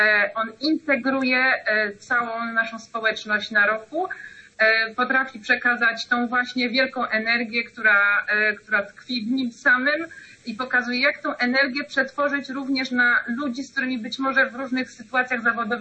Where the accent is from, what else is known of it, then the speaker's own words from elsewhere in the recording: Kraków, Lesser Poland, Poland; Jako rodowita krakowianka mam z tego powodu jakiś niedosyt